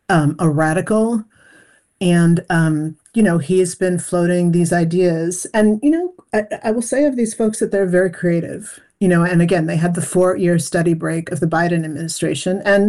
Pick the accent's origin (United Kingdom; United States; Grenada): United States; New York; Well, I'm a New Yorker, right?